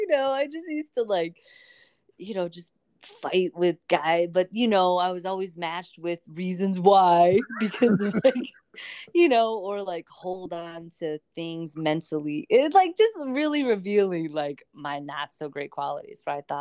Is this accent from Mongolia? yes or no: no; Midwest, United States; now in New York, United States; I said, oh, that's why we're sitting here talking, because we're both from the Midwest.